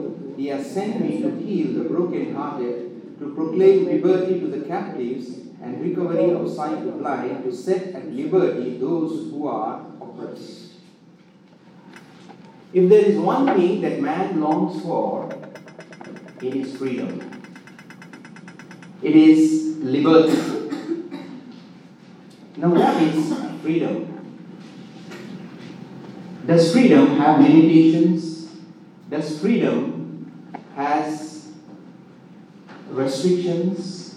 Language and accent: English; India; as a young boy growing up in India